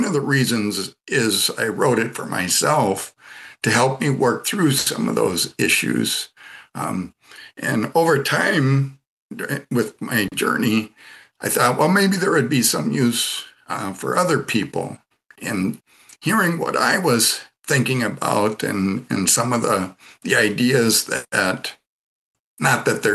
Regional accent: Midwest, United States; So born and raised in the Catholic Church up here in the Midwest of the U.S.

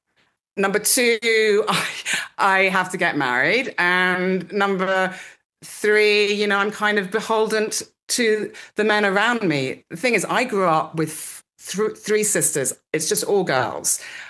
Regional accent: London, United Kingdom; I'm from London.

